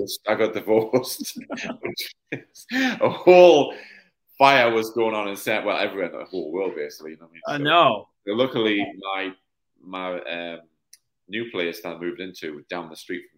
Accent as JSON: {"language": "English", "country": "United Kingdom", "said": "as a Brit coming over, San Diego is so nice to get around."}